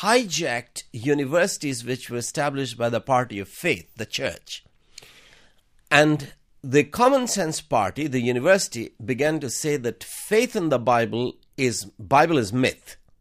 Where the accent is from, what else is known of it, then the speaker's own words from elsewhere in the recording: India; So as an Indian, I want to understand the truth.